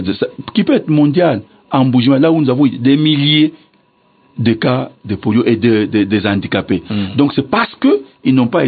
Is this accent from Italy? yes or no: no; DR Congo; Le calendrier, chez nous, en RDC